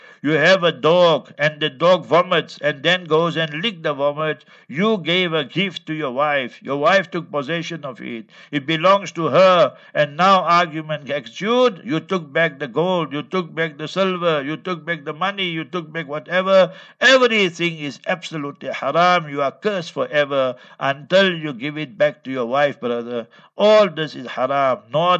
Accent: Gauteng, South Africa; I am from Transvaal, old Transvaal, Gauteng, and she is from KwaZulu-Natal.

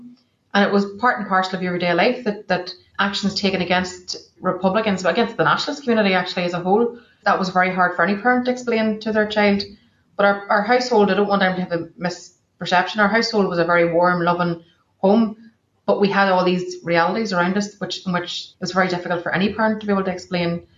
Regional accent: Northern Ireland, United Kingdom; And for me, growing up in County Tyrone, a lovely part of the world, might I add

